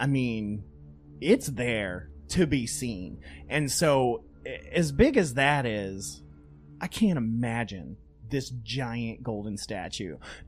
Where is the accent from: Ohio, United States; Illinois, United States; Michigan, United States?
Ohio, United States; Toledo; I know people from my hometown of Toledo that have come down here to stay.